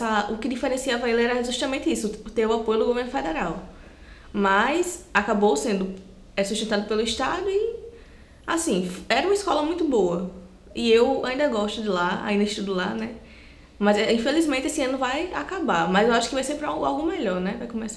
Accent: Paraíba, Brazil; eu nasci em Mangabeira. Então, assim, quando era menor, não lembro muito. Mas que evoluiu, evoluiu muito. Aqui tá parecendo uma cidade. Mangabeira não parece mais um bairro, é uma cidade mesmo.

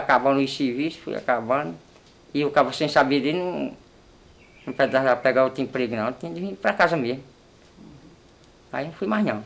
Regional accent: Paraíba, Brazil; tem de ir para minha terra mesmo, que eu nasci na Paraíba, estou me criando lá mesmo

